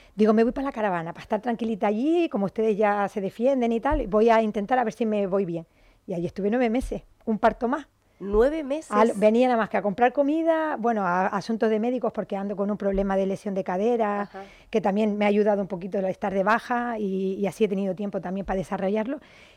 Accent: Castile, Spain; Bueno, porque yo como vengo de Castilla...

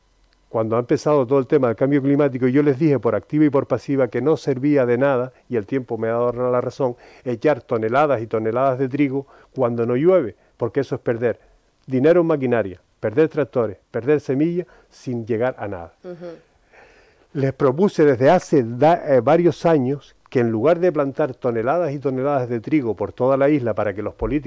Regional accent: Canary Islands, Spain; Yo quería venir a Fuerteventura porque es la tierra donde yo nací, donde me crié, donde me encantaba la naturaleza de esta isla hace 20 años.

